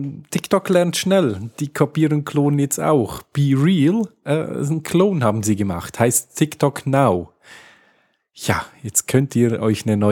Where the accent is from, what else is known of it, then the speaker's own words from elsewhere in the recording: Switzerland; Ja, bei uns in der Schweiz gibt es bei euch auch schon mittlerweile wieder Bank